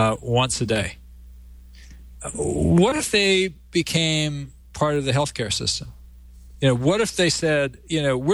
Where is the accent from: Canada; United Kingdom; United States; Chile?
United States; San Francisco, California; growing up in San Francisco in the 60s and 70s.